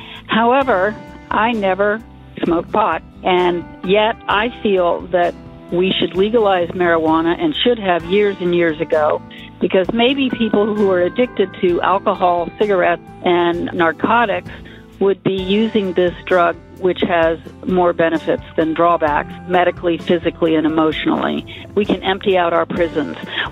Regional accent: Cocoa Beach, Florida, United States; from Cocoa Beach, Florida.

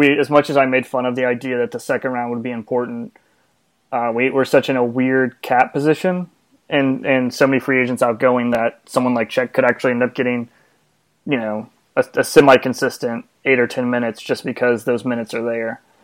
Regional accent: Arkansas, United States; Michael Qualls, who played college ball in my home state, University of Arkansas.

